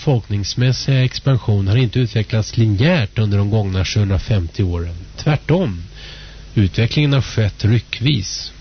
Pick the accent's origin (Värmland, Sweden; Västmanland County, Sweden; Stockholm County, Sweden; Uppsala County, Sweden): Stockholm County, Sweden; Stockholm; Jag föddes då på Södra BB och då bodde vi i Hökarängen. Och så på några av de här veckodagarna så flyttade vi till Gubbängen då, nästgårds. Och sen till Sundbyberg på Järnvägsgatan och sen ut till Saltsjöbaden och sen flyttade jag in till Östermalm.